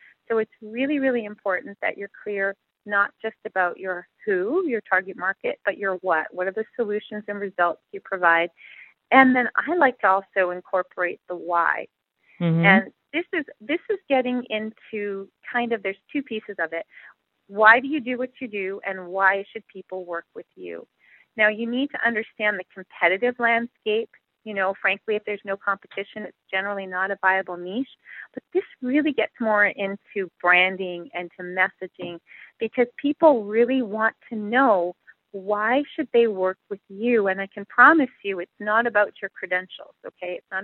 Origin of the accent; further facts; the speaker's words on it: Montreal, Quebec, Canada; I grew up in Montreal, so I say niche, so forgive me.